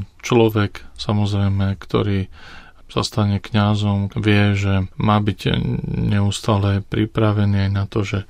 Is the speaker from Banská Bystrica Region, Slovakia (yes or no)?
no; Žilina, Žilina Region, Slovakia; also born or lived in Rome; Pochádzam zo Žiliny, ako už bolo povedané, študoval som v seminári v Nitre, no a vyššie štúdia som absolvoval tu v Taliansku, v Ríme